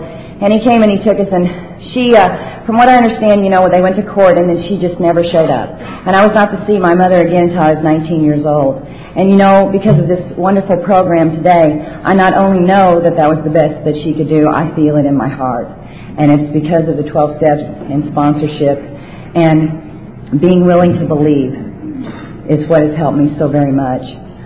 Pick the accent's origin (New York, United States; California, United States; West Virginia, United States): California, United States; Los Angeles; I was raised in Los Angeles